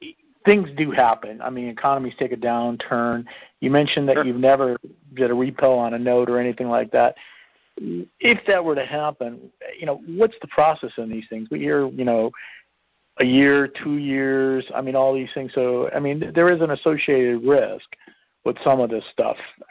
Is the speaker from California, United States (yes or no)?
yes; California, United States; Hello. I'm from Northern California.